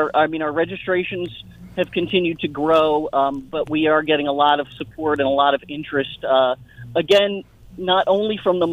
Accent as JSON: {"language": "English", "region": "New Jersey", "country": "United States", "tie": "born or raised there", "also_born_or_lived": "Seattle", "lives_now": "Pima County, United States", "said": "I had actually had electoral experience in the past in my home state of New Jersey, where I relocated from to the first to Seattle and then most recently to Arizona and into Pima County."}